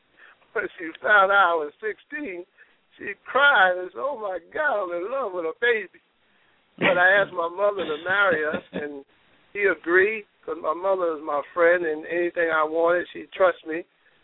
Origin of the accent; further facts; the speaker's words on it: Newark, New Jersey, United States; No, born and raised in Newark, New Jersey, went to State